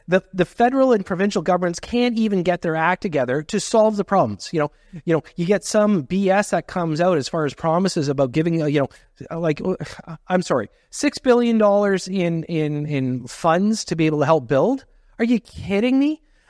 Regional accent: Canada; is that being a Canadian, does anybody remember what that is?

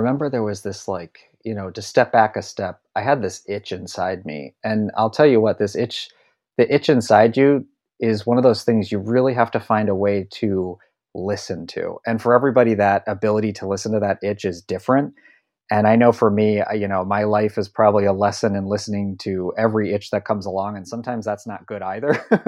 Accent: Ashland, United States; I came from Ashland and landed a job.

